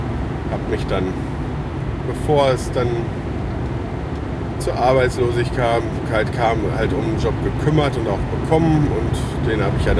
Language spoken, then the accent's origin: German; North Rhine-Westphalia, Germany; Es gibt super schöne Natur auch bei uns im Sauerland